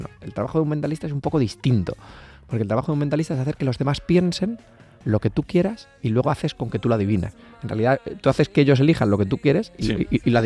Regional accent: Extremadura, Spain; porque yo soy extremeño

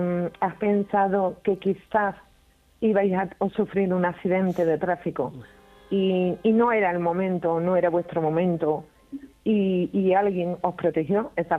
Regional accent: Cartaya, Andalusia, Spain; en la zona de, en el término municipal de mi pueblo de Cartaya, les ha pasado aquí también gente que yo conozco

